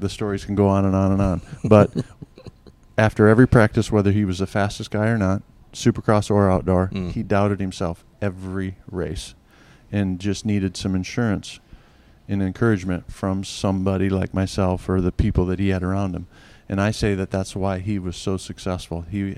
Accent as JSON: {"language": "English", "region": "Midwest", "country": "United States", "tie": "born or raised there", "said": "I was raised in the Midwest on a farm. We weren't wealthy by any means."}